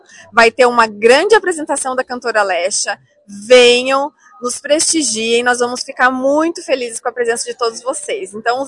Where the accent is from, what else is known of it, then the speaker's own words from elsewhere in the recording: Dois Vizinhos, Paraná, Brazil; now in Cascavel, Brazil; Miss Dois Vizinhos, que era a cidade dos meus pais e aonde eu cresci. Mas hoje eu sou cascavelense, eu amo Cascavel